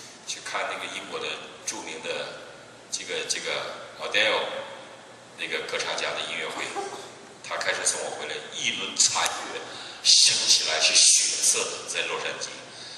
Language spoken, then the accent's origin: Chinese; Northeast, China; 我是东北人，我生活在这种环境里面